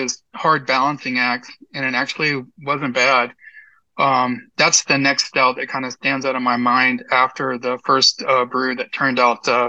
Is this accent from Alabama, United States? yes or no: yes; Enterprise, Alabama, United States; this small town that I grew up in Enterprise, Alabama, which is Southeast Alabama, there wasn't a whole lot of variety back in the early 90s.